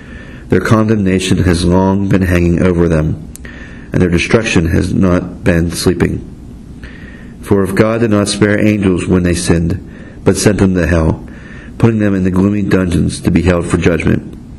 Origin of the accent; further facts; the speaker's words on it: Monroeville, Pennsylvania, United States; I'm in my second year of studies here at Pittsburgh Theological Seminary, and I'm originally from Monroeville, Pennsylvania.